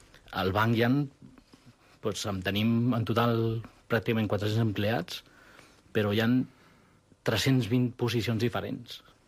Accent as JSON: {"language": "Catalan", "town": "Barcelona", "region": "Catalonia", "country": "Spain", "lives_now": "Andorra", "said": "jo vinc d'Espanya, vinc de Barcelona"}